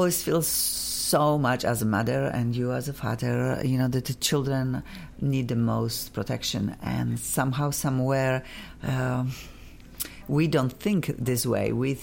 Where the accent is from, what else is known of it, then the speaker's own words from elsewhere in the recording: Poland; English is a second language; now in United States; I am in a way outsider in America because I came from Europe, and happened that I came when we have solidarity war. A lot of people yeah. just moved from my country for political reason.